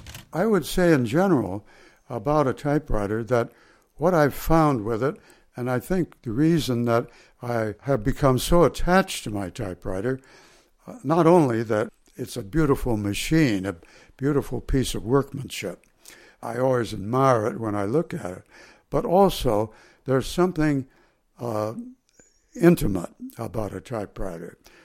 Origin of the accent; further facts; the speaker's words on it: Ohio, United States; stand in a uniform with a gun in the middle of the night to behold a scene more beautiful than snow in my hometown in Ohio.